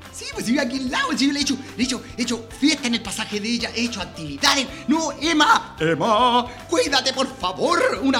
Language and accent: Spanish; San Joaquín, Santiago Metropolitan, Chile; ¡Ahí soy yo, de San Juaca! ¡Ese soy yo!